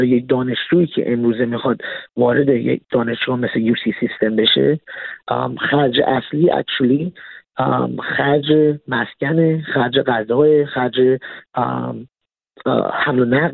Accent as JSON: {"language": "Persian", "country": "Iran", "moved": "yes", "lives_now": "United States", "said": "من همونجور که فرمودین پناهنده بودم. توی 2009 به عنوان پناهنده مذهبی از ایران به آمریکا اومدم. من زرتشتی هستم"}